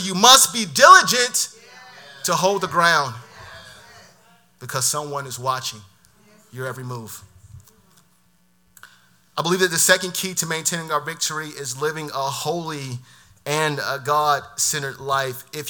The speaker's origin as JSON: {"language": "English", "town": "Augusta", "region": "Georgia", "country": "United States", "said": "I'm from South Augusta, man."}